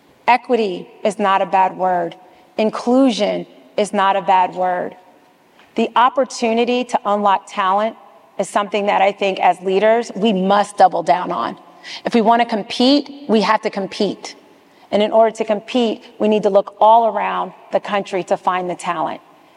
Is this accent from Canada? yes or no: no; the South, United States; now in New York, United States; You know, I am from the South.